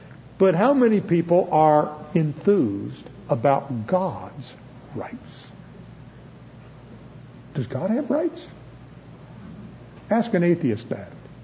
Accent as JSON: {"language": "English", "town": "Chillicothe", "region": "Ohio", "country": "United States", "tie": "born or raised there", "said": "I grew up in Chillicothe"}